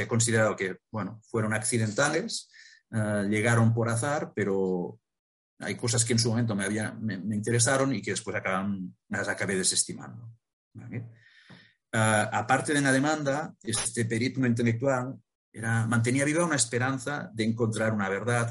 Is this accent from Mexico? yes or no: no; Vic, Catalonia, Spain; una mentalidad más abierta que en mi ciudad natal de Vic.